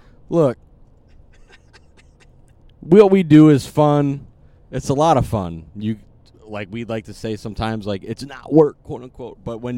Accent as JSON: {"language": "English", "town": "Chicago", "region": "Illinois", "country": "United States", "said": "I mean, look, I'm from Chicago."}